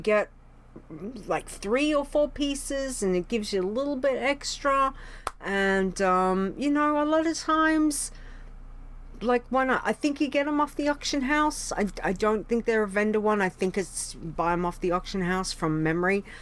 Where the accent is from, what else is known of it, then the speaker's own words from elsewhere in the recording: Australia; but being that I'm an Aussie, I am Australian, exactly.